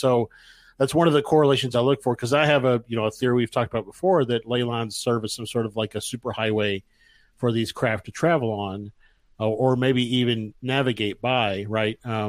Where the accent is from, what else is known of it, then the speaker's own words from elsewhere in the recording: United States; for me as a, as an American